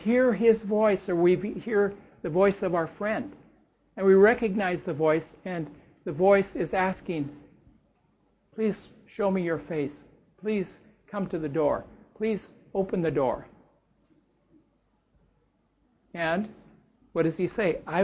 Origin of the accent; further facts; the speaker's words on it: Seattle, Washington, United States; I don't think it's particularly good. And I'm from Seattle.